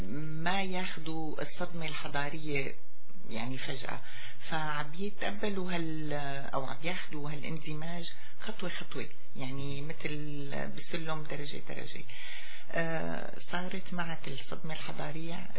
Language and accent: Arabic; Syria; now in Canada; نحن كنديين منحب كندا لكن أصولنا وجذورنا سورية